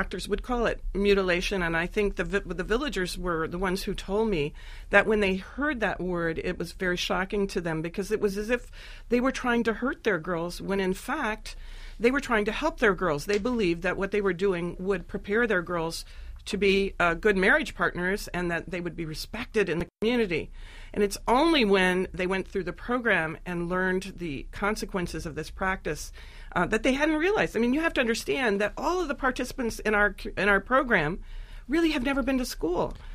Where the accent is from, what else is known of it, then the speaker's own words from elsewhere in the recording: United States; And I said, as an American, I said, oh, my gosh, I can't really approach this issue because it's so sensitive. And I, as an American, might be seen as judging.